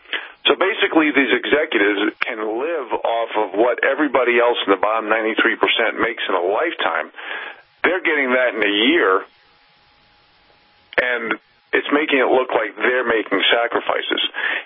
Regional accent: New York City, New York, United States; Half of the New York City Police Department, I'm from New York City.

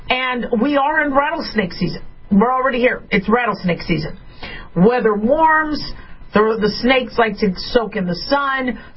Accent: Arizona, United States; And I grew up in Arizona, so there were snakes all over the place.

